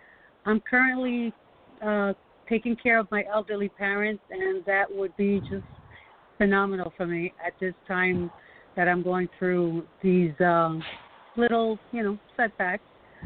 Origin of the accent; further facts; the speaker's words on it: Florida, United States; I'm from Florida.